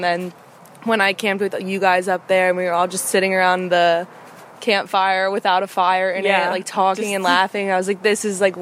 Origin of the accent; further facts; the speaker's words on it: East Coast, United States; I'm from the East Coast, so it was like, I know I've heard about the AT for a while